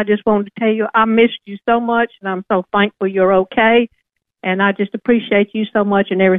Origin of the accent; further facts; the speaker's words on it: Georgia, United States; And I'm from Georgia, and I'm proud to be, and I'm proud that she's one of the representatives from Georgia.